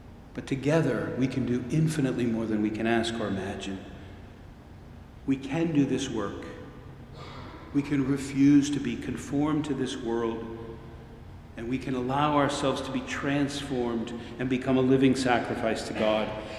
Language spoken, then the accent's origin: English; Worcester, Massachusetts, United States; You know, I'm from Worcester, Massachusetts. Nobody can say Worcester very well.